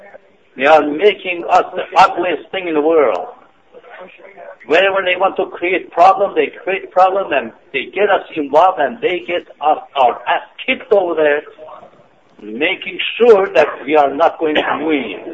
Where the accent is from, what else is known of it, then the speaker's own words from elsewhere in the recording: Iran; now in United States; If that happens, I would be sorry to be both Iranian and American. I am an American now.